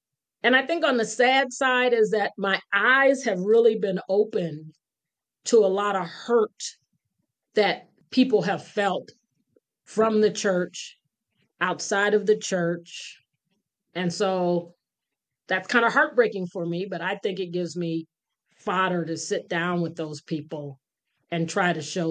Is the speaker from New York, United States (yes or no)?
yes; Buffalo, New York, United States; I grew up in Buffalo, New York. I was a part of the very first desegregation program there. I grew up poor.